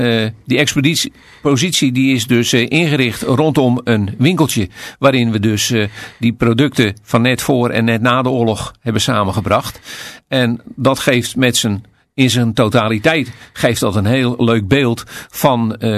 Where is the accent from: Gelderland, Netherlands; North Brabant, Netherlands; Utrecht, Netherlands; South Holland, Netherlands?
South Holland, Netherlands; Capelle aan den IJssel; Kijk, ik ben hier geboren en getogen in Capelle.